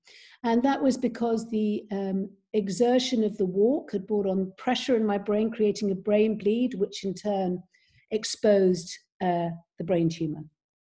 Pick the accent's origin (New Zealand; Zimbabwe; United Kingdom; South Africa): United Kingdom; moved away as an adult; now in United States; I'm British, but I've lived in the United States since 2006.